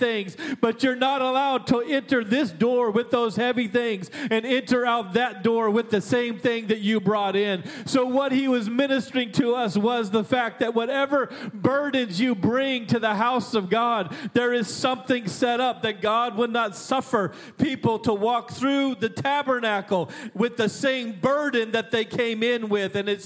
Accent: Alaska, United States; I grew up in Alaska.

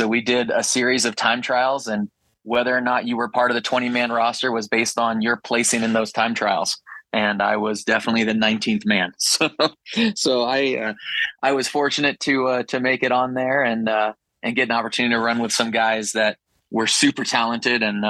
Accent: San Diego, California, United States; I'm a local boy. I grew up in San Diego. I went to high school 15 miles away from UC San Diego.

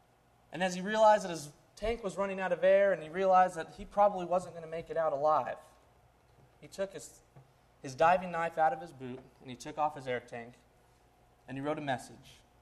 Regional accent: Brea, California, United States; I'm from Brea, California. Not very many people know where that is.

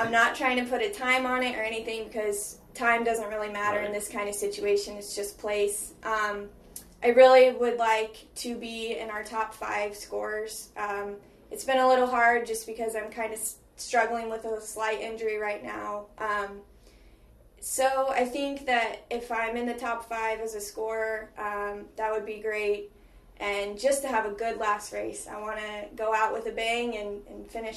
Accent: Kansas City, United States; I am. Well, I'm from Kansas City, actually, so it's about four hours.

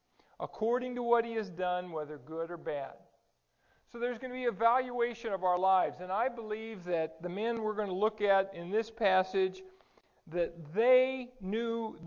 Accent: California, United States; He was from Modesto, which is like Central California. I was from Southern California.

